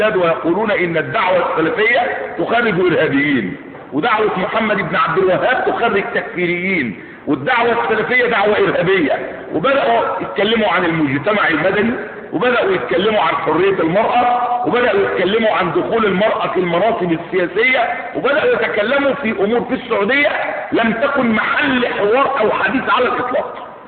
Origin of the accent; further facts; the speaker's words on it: Egypt; بلادنا مصر